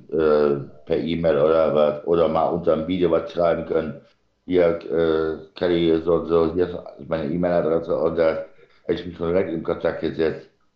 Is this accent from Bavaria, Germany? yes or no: no; Cologne, North Rhine-Westphalia, Germany; Ich bin eine Kölsche, ich habe Kölsche Blut in mir.